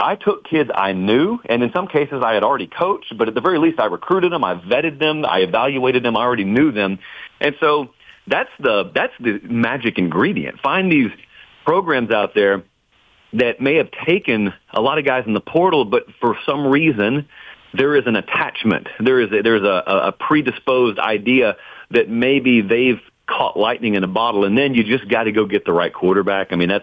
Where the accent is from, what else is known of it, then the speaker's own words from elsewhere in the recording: Georgia, United States; I grew up in Georgia. When we would drive through Atlanta, the speed limit sign said 55